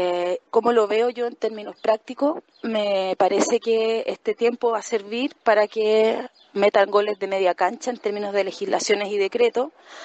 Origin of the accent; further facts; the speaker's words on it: Chile; now in Spain; soy chilena, vivo en España hace un poco menos de 2 años